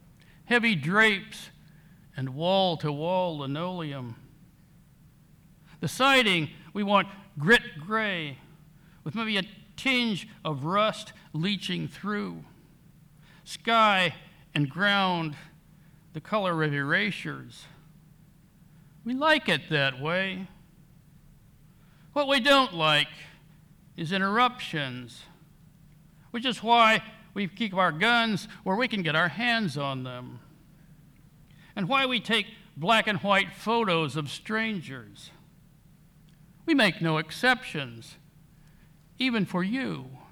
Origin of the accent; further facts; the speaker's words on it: Midwest, United States; I'm a Midwesterner most of my life, and I've always had this kind of love-hate relationship with my native soil.